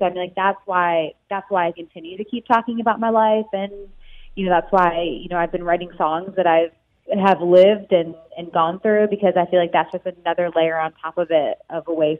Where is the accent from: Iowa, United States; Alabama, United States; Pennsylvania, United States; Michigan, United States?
Michigan, United States; the upbringing that I was raised with in Michigan, just being outside and riding my bike to my friend's house and just having more of the Midwest lifestyle.